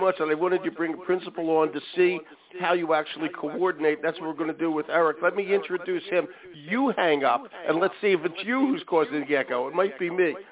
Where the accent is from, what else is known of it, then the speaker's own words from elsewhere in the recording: Philadelphia, Pennsylvania, United States; moved away as an adult; now in Maine, United States; I live in Maine now, but I grew up in Philly, okay?